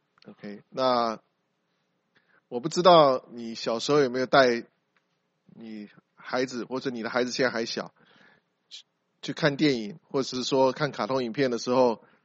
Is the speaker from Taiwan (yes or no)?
yes; Taiwan; 我也许是我们从台湾来的背景，我只记得小时候就是二十四孝，其他的都是西方的童话故事